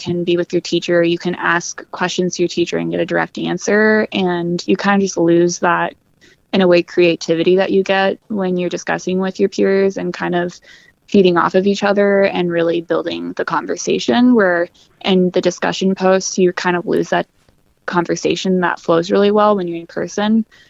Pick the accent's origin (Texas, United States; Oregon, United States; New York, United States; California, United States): Oregon, United States; now in Bozeman, United States; I am in state. I'm from Oregon, but my freshman year, because my sister was living here, I was able to live off campus and get residency.